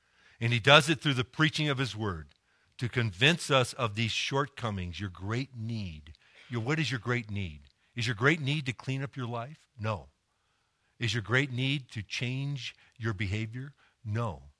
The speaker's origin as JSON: {"language": "English", "country": "Ireland", "said": "or a good attitude or of just being Irish."}